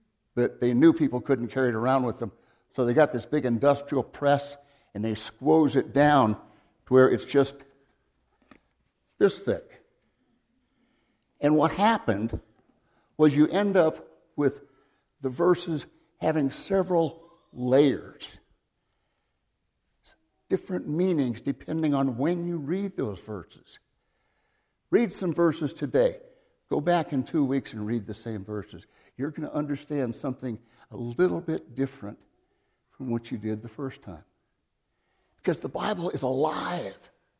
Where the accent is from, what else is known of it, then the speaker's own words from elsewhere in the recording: Los Angeles, California, United States; moved away as an adult; I was born and raised in a small town in California called Los Angeles. You might have heard of it. I was raised in the Catholic Church. Went to Catholic school all the way through high school.